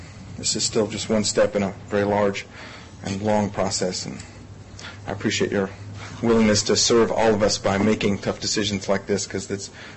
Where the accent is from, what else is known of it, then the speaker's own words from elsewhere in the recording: Carrboro, North Carolina, United States; But I grew up in Carrboro. I went to Carrboro Elementary School.